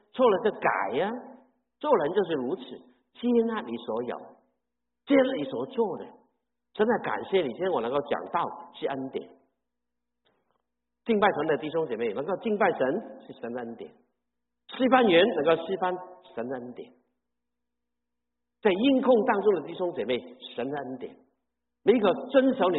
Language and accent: Chinese; Guangdong, China; Chinese is a second language; 其实我的国语很不好的讲的，我是广东人，标准的广东人，但是我从来没有在广东的教会侍奉过，这个奇妙不奇妙啊？我在神学毕业，在闽南的教会服侍，我一句闽南话都不懂的